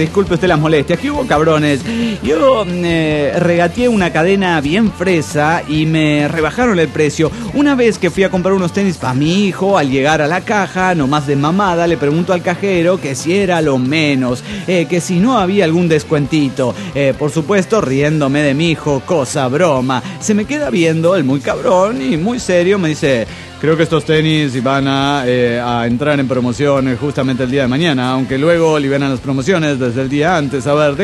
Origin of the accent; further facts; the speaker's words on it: Masaya, Nicaragua; de Masaya, Nicaragua.